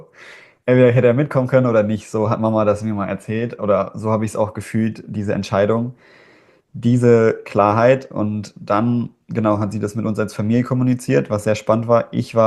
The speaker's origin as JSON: {"language": "German", "region": "Hamburg", "country": "Germany", "tie": "born or raised there", "said": "ich bin jetzt 19 Jahre und gehe seit über 8 Jahren nicht mehr in die Schule, seitdem ich 10 Jahre alt bin. Und geboren bin ich in Hamburg, da bin ich auch aufgewachsen, bis ich eben 10 Jahre alt war."}